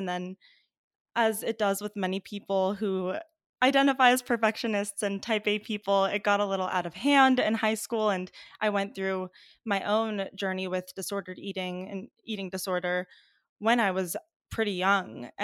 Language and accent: English; California, United States; also born or lived in Iran; And, you know, I'm Persian. I was born in Iran, actually, and my family immigrated to the US when I was just 3 years old. And we moved to California.